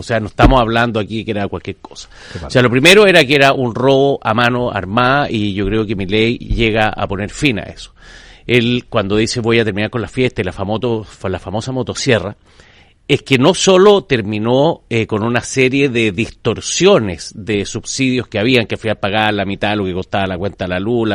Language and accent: Spanish; Chile; Sí, claro, yo soy de Chile y tenemos mucha cercanía con el país por razones obvias.